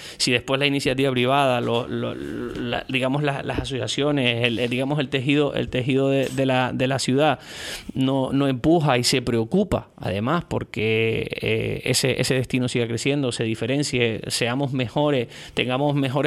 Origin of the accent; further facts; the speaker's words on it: Puerto de la Cruz, Canary Islands, Spain; yo soy de aquí, del Puerto de la Cruz, mi familia son de aquí, digamos que conozco muy bien la idiosincrasia de la ciudad o del norte de la isla, y ahora llevo muchísimos años vinculado también profesionalmente a la Orotava